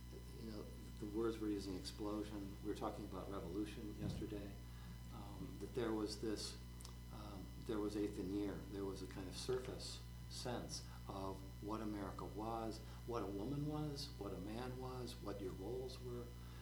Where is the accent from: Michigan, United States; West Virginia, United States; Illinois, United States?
Illinois, United States; Oak Park; I was raised in Oak Park, Illinois, which is on the western, just the western edge of Chicago.